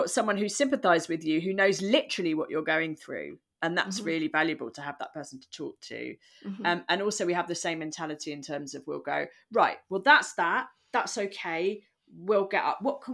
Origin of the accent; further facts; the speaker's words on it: London, United Kingdom; And I'm from London